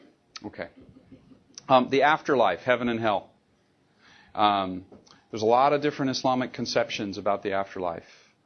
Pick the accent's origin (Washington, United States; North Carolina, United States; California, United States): California, United States; Bakersfield; see, I'm from Bakersfield, I can do that.